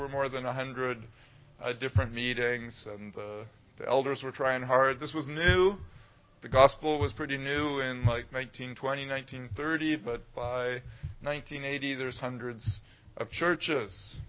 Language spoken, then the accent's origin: English; North Vancouver, British Columbia, Canada; I grew up in North Vancouver, you know where that is. … I suppose I grew up, thinking about it, with a fair amount of privilege in a Christian home